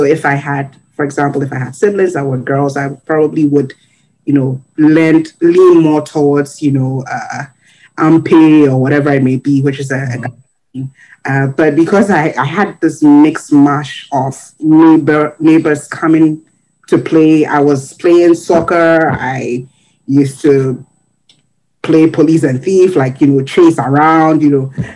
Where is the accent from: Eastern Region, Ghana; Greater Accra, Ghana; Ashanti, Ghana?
Eastern Region, Ghana; Koforidua; So I grew up in Ghana, Koforidua to be precise. Koforidua is still a peri-urban community. So it's in between a rural and urban setting.